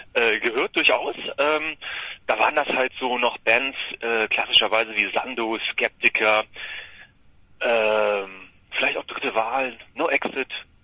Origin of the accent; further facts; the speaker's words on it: Bernburg, Saxony-Anhalt, Germany; now in Hanover, Germany; Ich komme aus Bernburg, oder wenn man von dort kommt, dann sagt man Bernburg. Also Sachsen-Anhalt, Osten. Ja, Osten, wenn du es Osten nennen möchtest.